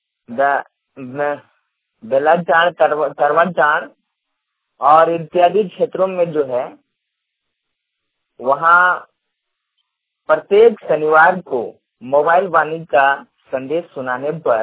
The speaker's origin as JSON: {"language": "Hindi", "town": "Nagri", "region": "Jharkhand", "country": "India", "said": "ग्राम post नगरी थाना निमियाघाट जिला गिरिडीह का रहने वाला हूँ।"}